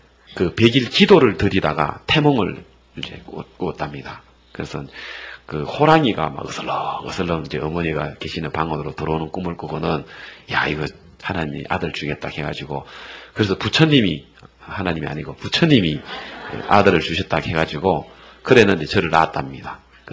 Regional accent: Hapcheon, South Gyeongsang, South Korea; 저희 고향은요 경남 합천군 가야면 그 치인리라고 해가지고요.

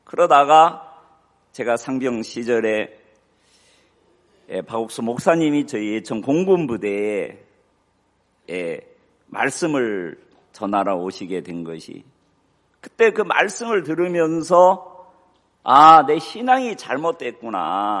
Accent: Chungju, North Chungcheong, South Korea; 제가 고향이 충주인데 제 고향에서 보면 제천 넘어가는데

